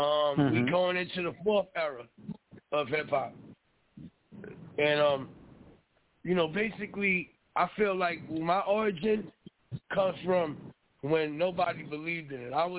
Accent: Brownsville, New York, United States; We come from Brownsville. I'm from, you know, Brownsville. I grew up with Mike Tyson. I grew up with Shannon Briggs. I grew up with Riddick Bowe. We all, you know, from the same area.

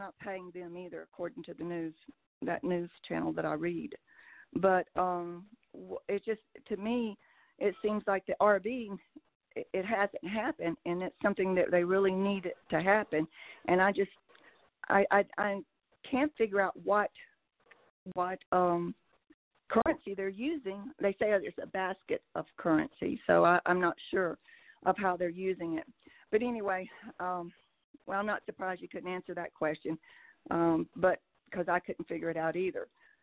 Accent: Texas, United States; also born or lived in Florida; yeah, I am from Texas. That is a Texas number, but don't confuse me with these slow Texans. I'm actually a transfer from Florida

